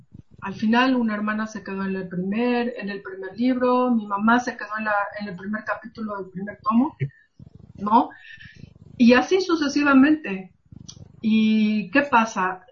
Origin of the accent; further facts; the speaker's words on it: Mexico; moved away; la mexicana, ¿no? Y entonces yo me sentía fuera de mi casa, fuera de mi familia